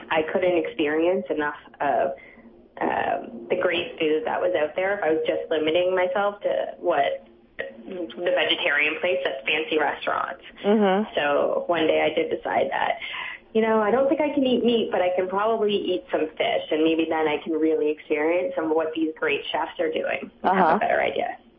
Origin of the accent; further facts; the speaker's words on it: Canada; now in New York, United States; I'm actually from Canada.